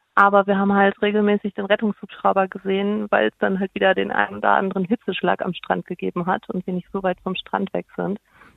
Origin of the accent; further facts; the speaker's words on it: Warendorf, North Rhine-Westphalia, Germany; Ich bin tatsächlich auch keine Italienerin, sondern ich bin Münsterländerin, komme gebürtig aus Warendorf, bin in Freckenhorst geboren, in Einen zur Grundschule gegangen und in Warendorf dann später aufs Lau.